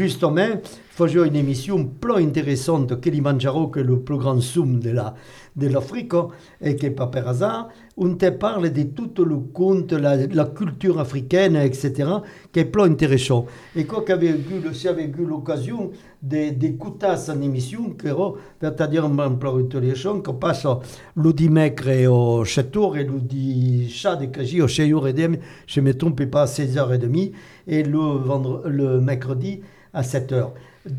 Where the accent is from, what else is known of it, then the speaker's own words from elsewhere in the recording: Nouvelle-Aquitaine, France; Parce qu'il y a le tonton chez nous, en Périgord.